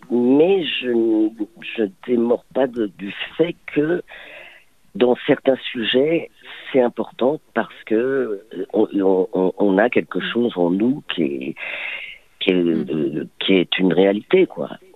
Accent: Pantin, Île-de-France, France; je suis une petite pontinoise, hein. Moi, je suis née à Pantin, dans le 9-3.

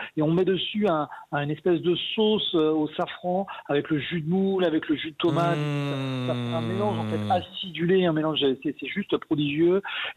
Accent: Saint-Michel-Chef-Chef, Pays de la Loire, France; Moi, je suis natif de Saint-Michel-Chef-Chef, le pays des galettes Saint-Michel, à 3 km du restaurant, de l'hôtel-restaurant. Mes parents étaient agriculteurs, vraiment une grande filiation du côté maternel et du côté paternel d'agriculteurs.

